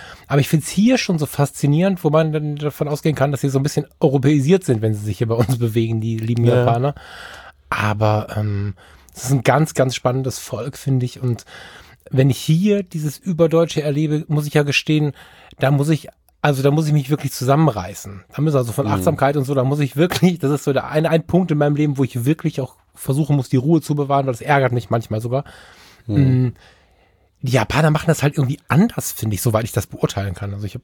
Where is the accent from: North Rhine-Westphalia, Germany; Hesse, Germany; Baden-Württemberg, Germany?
North Rhine-Westphalia, Germany; Düsseldorf; Weil ich bin ja Düsseldorfer.